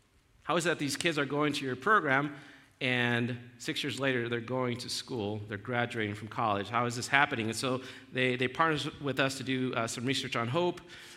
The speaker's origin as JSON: {"language": "English", "town": "Denver", "region": "Colorado", "country": "United States", "tie": "born or raised there", "said": "The area where I grew up in Denver, the neighborhood there, the kids my age, my peers were not very likely to go to college and get a college degree."}